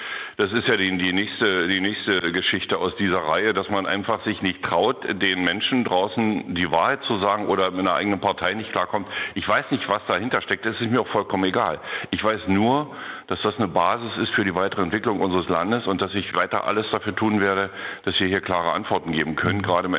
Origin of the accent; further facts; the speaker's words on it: Brandenburg, Germany; Natürlich sind wir Brandenburger ja auch nicht immer nur zufrieden gewesen